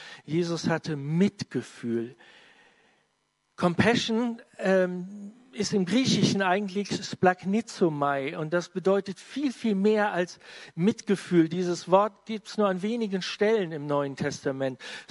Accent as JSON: {"language": "German", "town": "Marburg", "region": "Hesse", "country": "Germany", "said": "ich komme aus Marburg."}